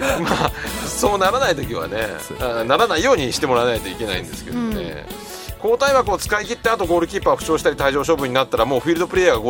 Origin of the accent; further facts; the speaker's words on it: Hiroshima, Japan; あのまあ、僕地元広島だったんで広島の